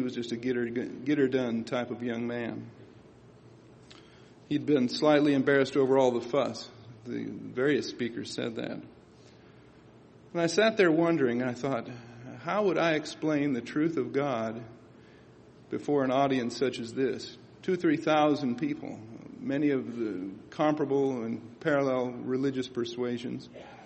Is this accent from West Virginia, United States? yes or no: no; Berne, Indiana, United States; That's my hometown, Bern, Indiana. Population 4,000.